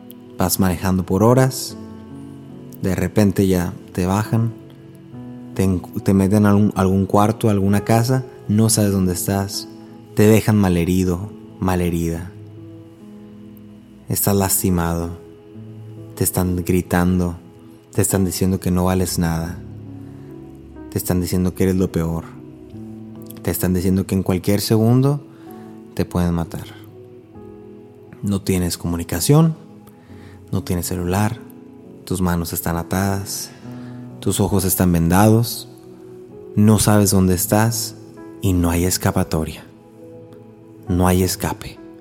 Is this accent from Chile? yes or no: no; Mexico; especialmente como mexicano, pues en México abunda la inseguridad.